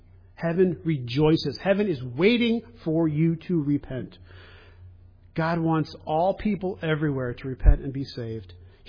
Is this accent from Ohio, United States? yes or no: yes; Cleveland, Ohio, United States; I'm from Cleveland. We pull defeat out of the jaws of victory.